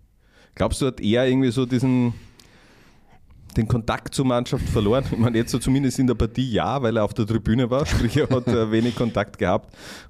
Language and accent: German; Hartberg, Styria, Austria; ich komme aus der Gegend von Hartberg.